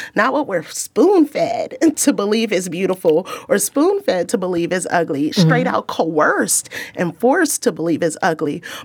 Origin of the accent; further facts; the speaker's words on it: Los Angeles, California, United States; I grew up in South Central Los Angeles.